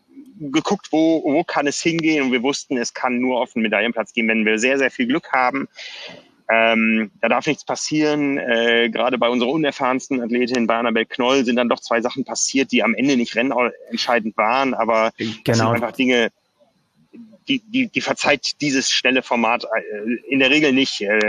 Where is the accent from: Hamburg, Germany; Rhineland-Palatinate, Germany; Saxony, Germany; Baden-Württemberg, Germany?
Hamburg, Germany; Das wussten wir als Hamburger schon länger, weil wir das ja häufiger schon in der Heimatstadt hatten